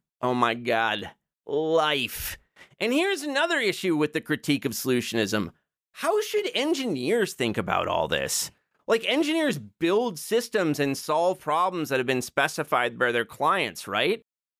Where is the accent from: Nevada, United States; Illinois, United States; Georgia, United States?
Illinois, United States; Joliet; my hometown of Joliet, Illinois